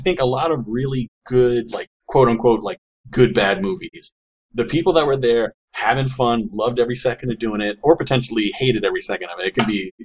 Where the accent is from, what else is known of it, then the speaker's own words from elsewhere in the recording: Florida, United States; I grew up in Florida in the 90s, like, kind of on the Gulf Coast. Not too far from Orlando, maybe, like, three, four hours from Orlando.